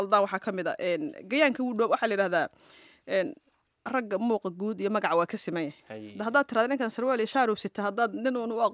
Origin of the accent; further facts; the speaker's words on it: Mogadishu, Banaadir, Somalia; aan ku soo koray laba xaafadood dhexdood holwadaagii wardhigley oo wardhigley baan u badiyay